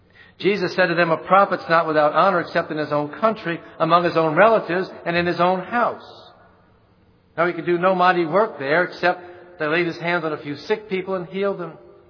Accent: Metairie, Louisiana, United States; Now, I grew up in Metairie, and when I was a little boy in the summertime, I didn't like to wear shoes and probably didn't.

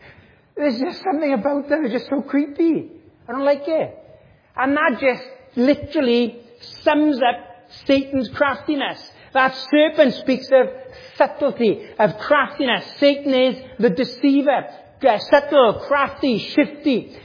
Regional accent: Wales, United Kingdom; do you know the unfortunate thing being Welsh and a Christian? We have got the coolest flag in the world. And every time I go to America, and I'm like, here's our flag, and from Wales

